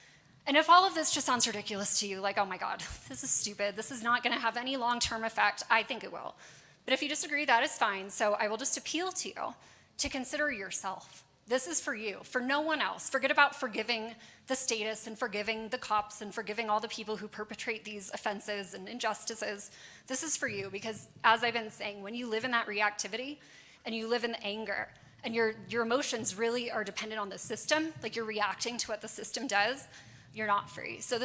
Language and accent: English; Los Angeles, California, United States; And I'm from Los Angeles.